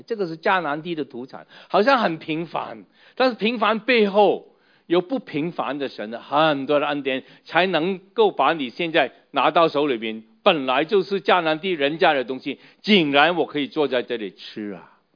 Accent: Hong Kong; now in Canada; 还记得过去那个小故事啊，就是我离开香港以前呢，然后想一下后来就到了那个加拿大的时候要买什么呢

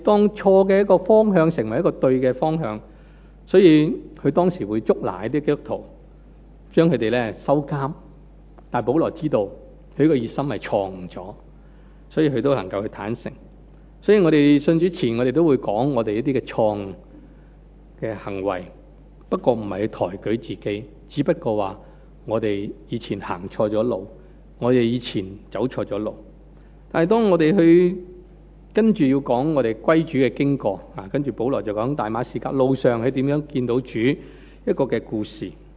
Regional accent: Hong Kong; born there; 我是在香港出世的，我自小在哪里长大，基督化的家庭，我爸爸妈妈信耶稣

